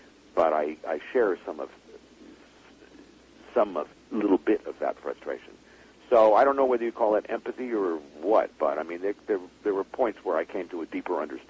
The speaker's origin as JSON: {"language": "English", "town": "Los Angeles", "region": "California", "country": "United States", "tie": "born or raised there", "said": "I grew up in Southern California. We're not rural. I grew up in Los Angeles."}